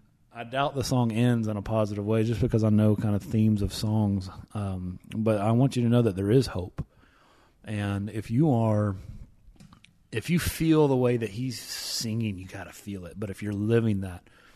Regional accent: Tennessee, United States; Boy, I'm from East Tennessee. Boy, this is kind of hitting. This is bringing me back.

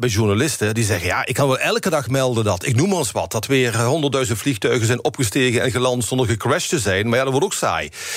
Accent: Limburg, Netherlands; accent: Limburgish; met mijn Limburgs accent denk je dat ik alleen maar van carnaval houden en bier drinken

